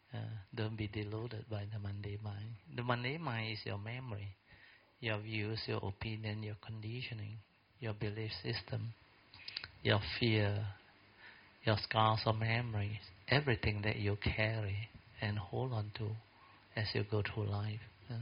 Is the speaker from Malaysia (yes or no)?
yes; Alor Setar, Kedah, Malaysia; English is a second language; Then I'm from Alostar.